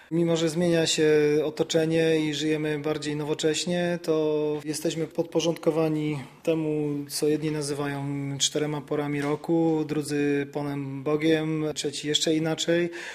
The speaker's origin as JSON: {"language": "Polish", "town": "Bielsko-Biała", "region": "Silesian Voivodeship", "country": "Poland", "tie": "born or raised there", "said": "my wychowując się w Bielsku-Białej, mieście, które jest dosyć blisko gór i z racji tego, że ja tańczyłem długo w zespole regionalnym, poznałem te melodie, ale żyłem też i wychowałem się na osiedlu"}